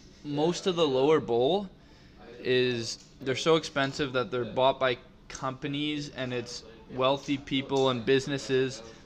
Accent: Toronto, Ontario, Canada; So when you're growing up in Toronto.

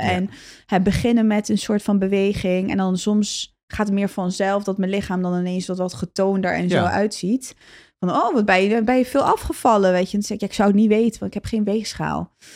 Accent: Turkey; Als Turkse vrouw...

